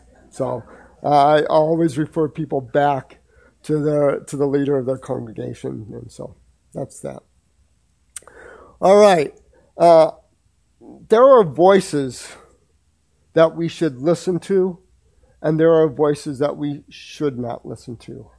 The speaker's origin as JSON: {"language": "English", "town": "Pueblo", "region": "Colorado", "country": "United States", "tie": "born or raised there", "moved": "yes", "lives_now": "Florida, United States", "said": "native of Colorado, okay? I am not from Florida. I currently live in Florida, okay?"}